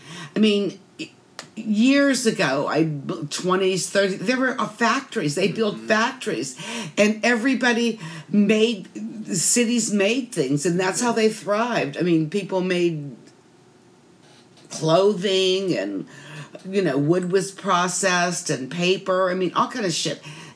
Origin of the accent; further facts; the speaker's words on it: Pennsylvania, United States; It was farming. I mean, I'm from Pennsylvania.